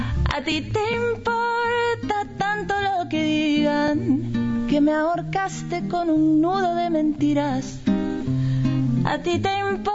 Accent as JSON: {"language": "Spanish", "region": "Córdoba", "country": "Argentina", "tie": "born or raised there", "moved": "yes", "lives_now": "Mexico", "said": "En Córdoba capital, crecí en Argüello y ahora vivo en México."}